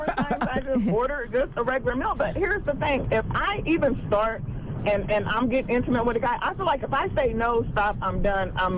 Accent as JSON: {"language": "English", "town": "Dayton", "region": "Ohio", "country": "United States", "said": "I'm kind of from Dayton, Ohio."}